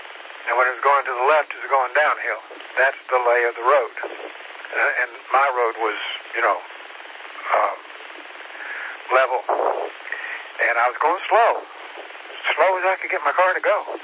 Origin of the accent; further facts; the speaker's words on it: Kingsport, Tennessee, United States; born there; The two towns I lived, I was born in Kingsport. So you got the towns correct.